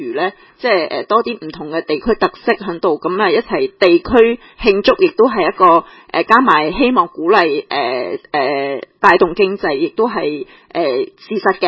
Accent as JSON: {"language": "Cantonese", "country": "China", "said": "本身即係我哋中國人嘅傳統"}